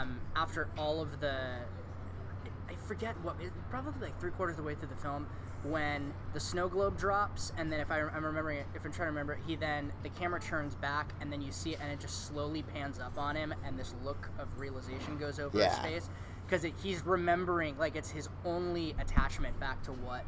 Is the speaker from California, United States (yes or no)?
yes; San Jose, California, United States; I am from San Jose. I've been here my entire life